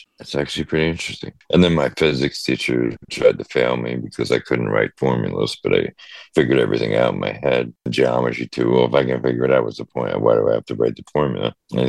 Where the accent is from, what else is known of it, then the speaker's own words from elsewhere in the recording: New Jersey, United States; That was growing up in Jersey.